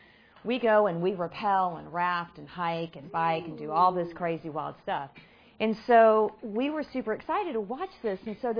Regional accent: Texas, United States; I mean, come on, we're from Texas. We can handle a little heat.

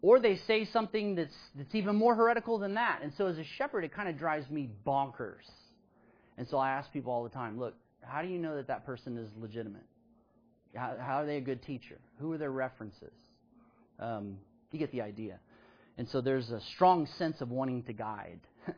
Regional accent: Austin, Texas, United States; because I grew up in Austin.

